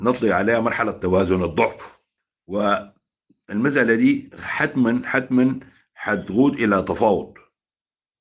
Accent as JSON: {"language": "Arabic", "country": "Sudan", "said": "هنا عندنا في السودان اذا كان قوات الدعم السريع او الجيش فشلوا فيها فشل سريع"}